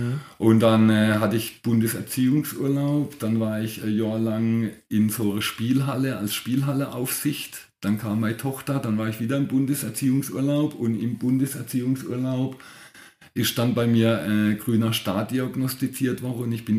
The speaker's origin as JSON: {"language": "German", "town": "Eppingen", "region": "Baden-Württemberg", "country": "Germany", "said": "weil ich zu viel Heimweh gehabt, einfach nach Eppingen, wo ich herkomme."}